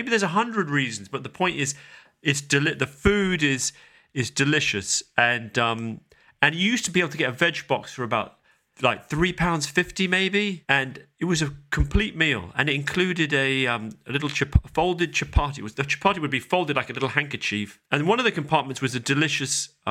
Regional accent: London, United Kingdom; we went to Indian restaurants every Sunday growing up when I was raised in South London. My family, my dad's American, my mum's British.

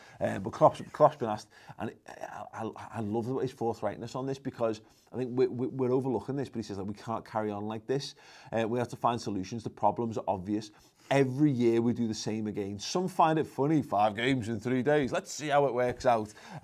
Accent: Germany; English is a second language; I don't want to cancel competitions. I'm from Germany. Why would I want to cancel English competitions?

